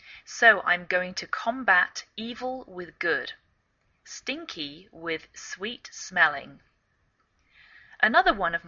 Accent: England, United Kingdom; now in United States

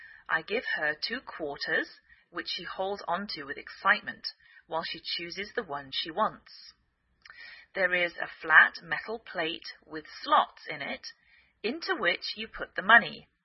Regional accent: England, United Kingdom; now in United States

